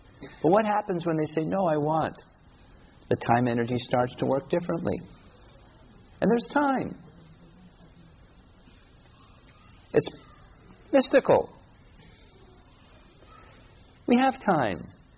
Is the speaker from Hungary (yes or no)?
no; United States; When I was a nice Christian boy growing up in America